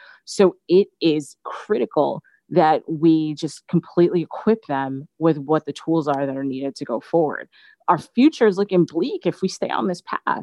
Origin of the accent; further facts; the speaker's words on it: Long Island, New York, United States; also born or lived in Fort Lauderdale, Florida; now in Queens, United States; I was born in Fort Lauderdale, Florida, but I was raised on Long Island from the age of 5. And I just moved to Queens about 3 years ago because I work in Manhattan at the Metropolitan Museum of Art.